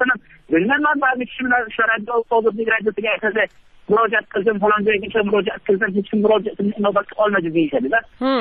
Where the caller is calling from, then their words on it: Shahrisabz, Qashqadaryo Region, Uzbekistan; Shahrisab, Qashqadaryo.